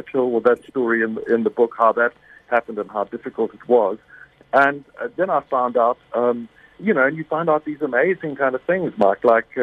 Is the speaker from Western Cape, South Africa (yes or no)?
no; KwaZulu-Natal, South Africa; When I grew up in Natal, you know, a little boy in the last outpost, being very anti-Afrikaans. And when I find my ancestry, I find I'm about 70% Afrikaans.